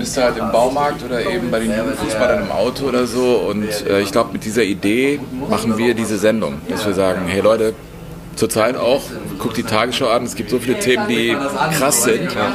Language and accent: German; Cologne, North Rhine-Westphalia, Germany; ich bin in Köln groß geworden